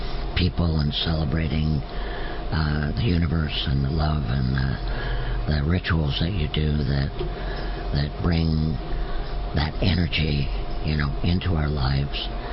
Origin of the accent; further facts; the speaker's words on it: Los Angeles, California, United States; I was born in Southern California, in Los Angeles. So it's about as far away from dairy farms as you can get. And I lived there most of my life and most of my young life.